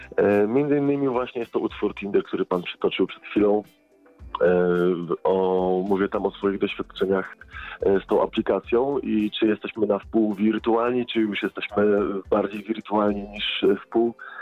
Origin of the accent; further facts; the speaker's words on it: Lublin, Lublin Voivodeship, Poland; born there; Tak, urodziłem się w Lublinie.